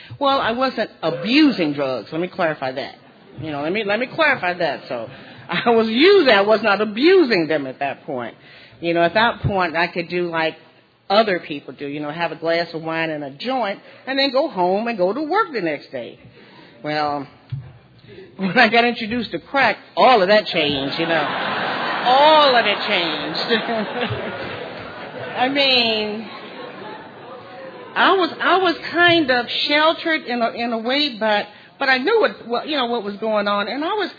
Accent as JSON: {"language": "English", "town": "St. Louis", "region": "Missouri", "country": "United States", "moved": "yes", "lives_now": "Nashville, United States", "said": "But I also need to say I'm originally from St. Louis."}